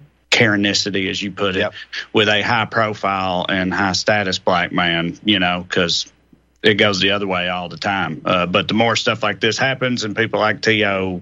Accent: Tennessee, United States; Also, I'm from Tennessee

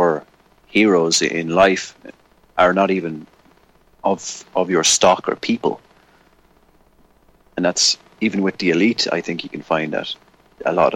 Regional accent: Ireland; But I think, for me, out of all the countries, as me as an Irishman, it's probably sadder to see it in my own country

